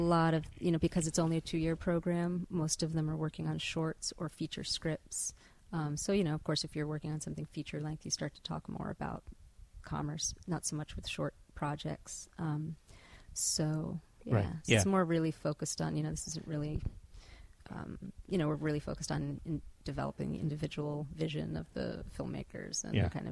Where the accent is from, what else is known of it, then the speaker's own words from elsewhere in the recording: Providence, Rhode Island, United States; I grew up in Providence